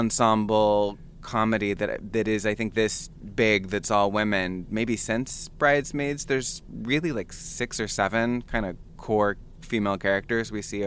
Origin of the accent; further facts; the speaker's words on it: California, United States; I'm from California. I'm not really sure what autumn tastes like.